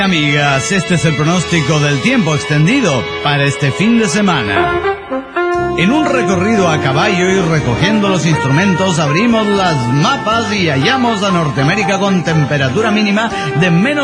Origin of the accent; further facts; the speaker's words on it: Guadalajara, Jalisco, Mexico; Soy genéticamente incompresible de Guadalajara.